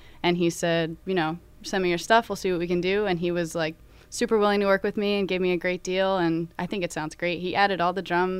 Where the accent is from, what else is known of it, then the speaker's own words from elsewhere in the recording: New Jersey, United States; I'm from South Jersey, just outside of Philadelphia.